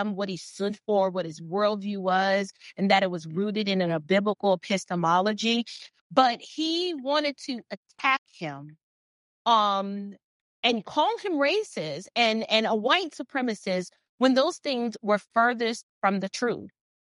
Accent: Atlanta, Georgia, United States; And right here in my hometown in Atlanta, there's a local pastor

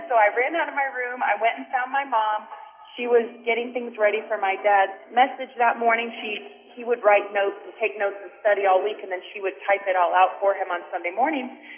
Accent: Queens, New York, United States; and so we moved there when I was 2. And so it's all I remember, you know, growing up. I grew up there in Queens.

